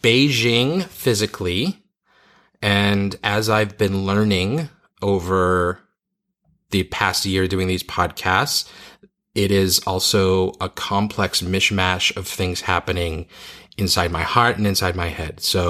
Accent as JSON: {"language": "English", "town": "Boston", "region": "Massachusetts", "country": "United States", "tie": "born or raised there", "lives_now": "overseas", "said": "On a trip back to my hometown of Boston in December for her wedding, … and I sat down to talk about what life overseas is like for me."}